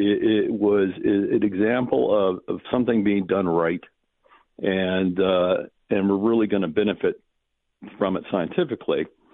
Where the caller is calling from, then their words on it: Oregon, United States; I'm calling from Oregon, and where it's cloudy, rainy in the 60s, and for me, that's perfect weather.